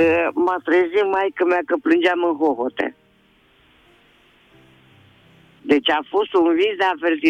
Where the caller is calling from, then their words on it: Târgu Jiu, Gorj County, Romania; de la Târgu Jiu.